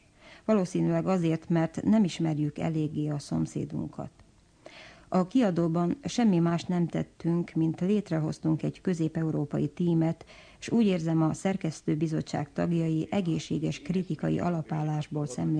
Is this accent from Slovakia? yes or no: yes; Slovakia; én kisebbségi magyarként sohasem éreztem magam otthon Csehszlovákiában, de Magyarországon sem.